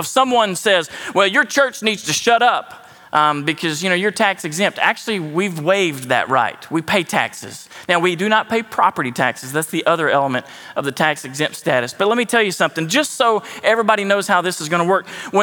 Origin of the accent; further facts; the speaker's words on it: the South, United States; I mean, I know we grew up in the South. Y'all follow me, don't you?